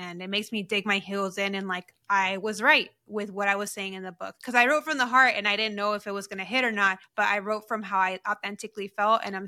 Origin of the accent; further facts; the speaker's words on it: United States; as a bicultural Latina, meaning that, you know, soy de aquí, de allá, right? I'm Mexican American. I'm both.